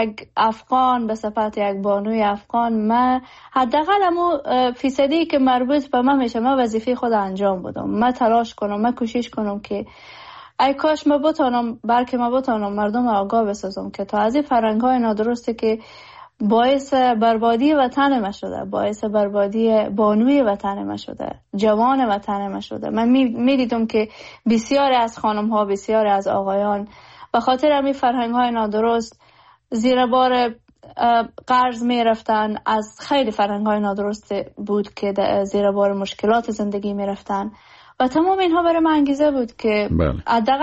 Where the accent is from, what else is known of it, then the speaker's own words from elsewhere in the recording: Herat, Afghanistan; زادگاه من هرات هست و هرات جایی است که در هر کجای جهان که باشم فرق نمیکنه